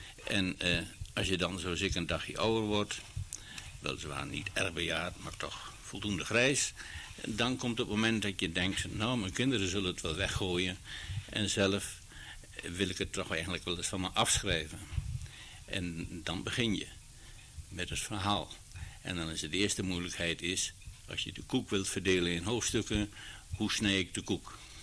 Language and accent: Dutch; Vroomshoop, Overijssel, Netherlands; Ik ben in Vroomshoop opgegroeid en ik ben direct na de bevrijding ben ik gaan studeren in Utrecht, geografie.